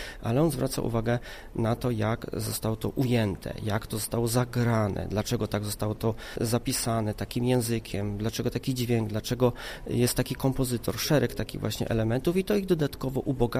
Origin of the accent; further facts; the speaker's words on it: Opole Voivodeship, Poland; Ja akurat pochodzę z województwa opolskiego